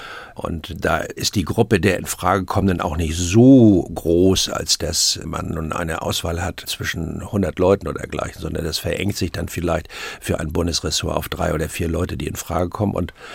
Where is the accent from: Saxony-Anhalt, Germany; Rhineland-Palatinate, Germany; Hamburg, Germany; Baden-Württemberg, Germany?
Hamburg, Germany; born there; ich bin geborener Hamburger, deshalb ist mir dieses Schleswig-Holstein immer sehr vertraut gewesen